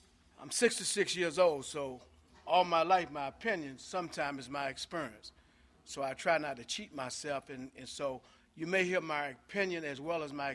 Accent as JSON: {"language": "English", "town": "Baltimore", "region": "Maryland", "country": "United States", "said": "I'm from Baltimore, Maryland."}